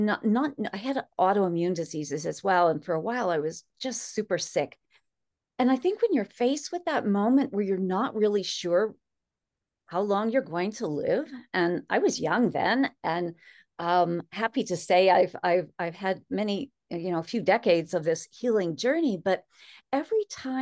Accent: Pennsylvania, United States; When I was a child, growing up in Pennsylvania, we had woods behind our house.

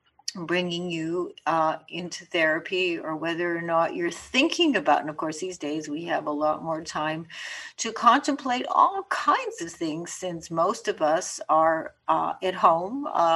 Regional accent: Canada; when I lived in Montreal, and of course you all know that I am Canadian and I have dual citizenship, of course.

